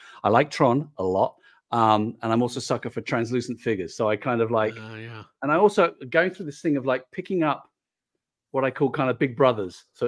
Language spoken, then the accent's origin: English; United Kingdom; I'm a British person.